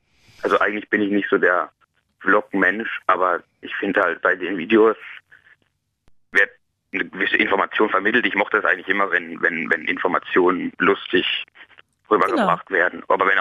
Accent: Baden-Württemberg, Germany; ich komme aus Baden-Württemberg

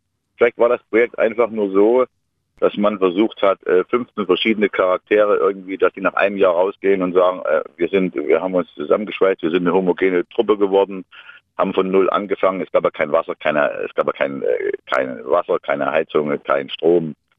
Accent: Gelbensand, Mecklenburg-Vorpommern, Germany; now in Berlin, Germany; Aus Gelbensand in Mecklenburg-Vorpommern, gerade in der, im Bereich Berlin.

